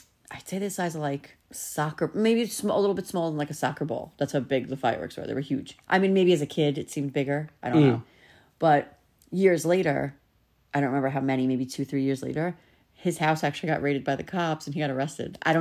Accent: Staten Island, New York, United States; If you grew up in Staten Island, you get these stories.

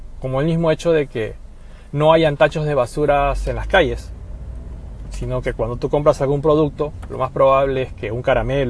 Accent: Peru; moved away; cosa que de repente en mi país, porque soy peruano, sería inconcebible

